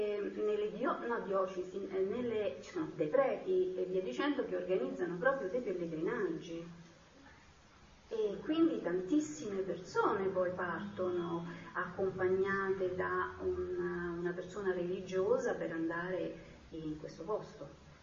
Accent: Rome, Lazio, Italy; io non sono di Bologna, sono di Roma.

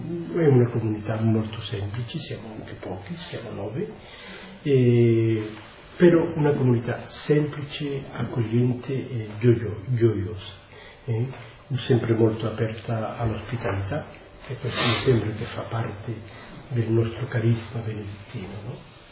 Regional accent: Seville, Andalusia, Spain; Italian is a second language; Io vengo di Siviglia. Una città bella. Molto accogliente, molto allegro.

